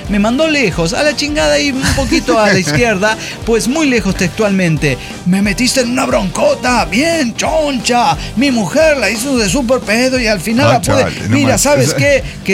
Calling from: Atizapán, State of Mexico, Mexico; de Atizapán, México.

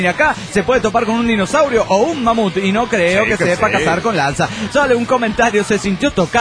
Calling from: León, Guanajuato, Mexico

